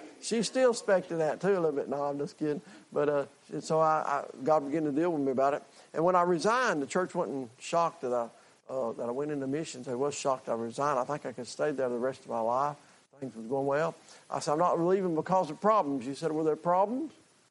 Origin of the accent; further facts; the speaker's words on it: Andrews, North Carolina, United States; I was born in Andrews. I'm a North Carolina boy. I sure was born in 1965 in Andrews.